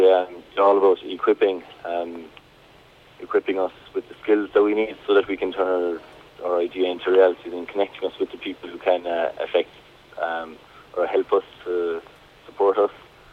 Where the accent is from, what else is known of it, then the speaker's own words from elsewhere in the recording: Cork, Munster, Ireland; One was in Cork, and I'm originally from Cork.